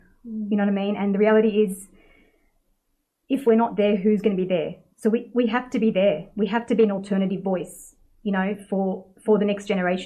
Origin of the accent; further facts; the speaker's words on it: Australia; I wear niqab and I'm an Australian revert